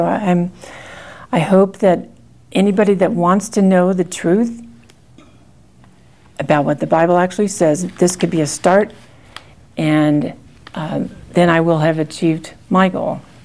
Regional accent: California, United States; I'm from California, although I've spent a lot of time here.

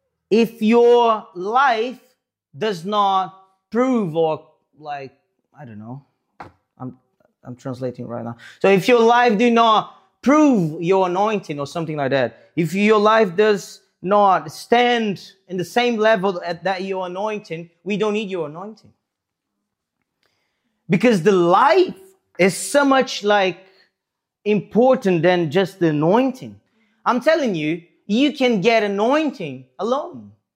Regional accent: Brazil; English is a second language; now in London, United Kingdom; yeah, oh, yeah, yeah, I'm from Brazil. Yes. Obedience. I didn't know what I need to do here in London.

